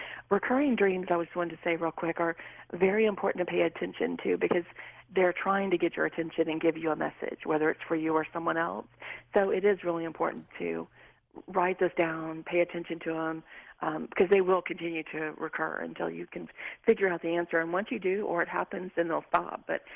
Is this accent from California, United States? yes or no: no; Louisiana, United States; And I'm from Louisiana, so that dream was very potent and powerful for me because my roots are there. That's where I grew up.